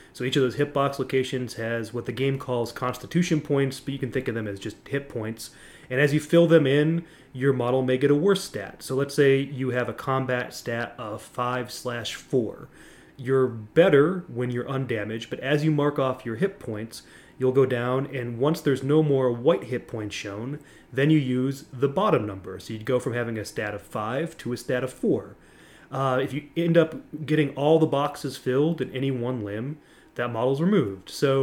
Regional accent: United States; As an American, let me just say I am horribly offended at this and feel that I need restitution.

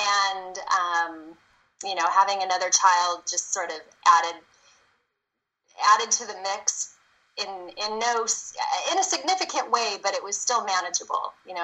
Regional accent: El Centro, California, United States; I grew up in El Centro, which is in the Imperial Valley here in California. It's a little farm town. I am one of three children. I'm the middle child.

